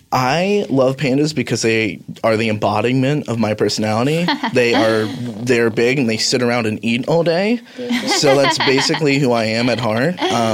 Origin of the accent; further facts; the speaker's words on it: Florida, United States; I'm originally from Florida.